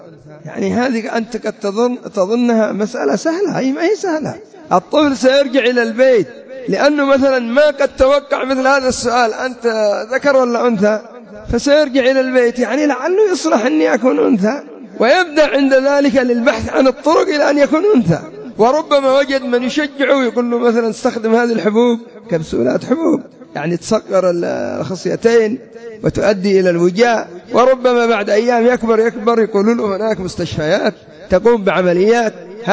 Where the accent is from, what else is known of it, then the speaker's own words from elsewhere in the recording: Yemen; رأيت النساء المالديف العجائز يلبس لبس النساء عندنا في اليمن بالحشمة تغطية وغير ذلك.